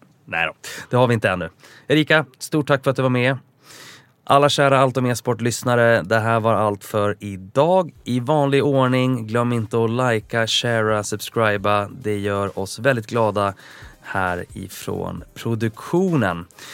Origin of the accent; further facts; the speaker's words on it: Uppsala, Uppsala County, Sweden; Nu vet alla som lyssnar att jag är från Uppsala.